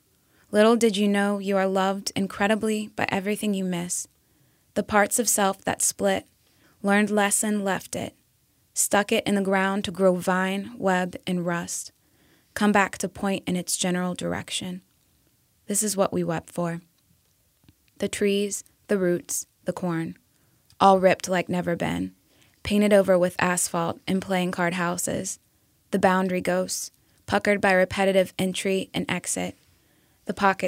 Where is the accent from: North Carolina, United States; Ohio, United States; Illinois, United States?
Ohio, United States; Trenton; Trenton, Ohio.